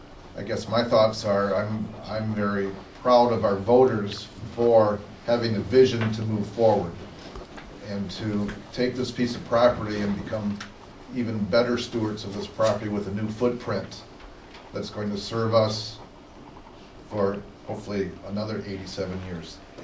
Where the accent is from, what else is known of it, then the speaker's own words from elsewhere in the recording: Boynton City, United States; I grew up in Boynton City, and I remember this building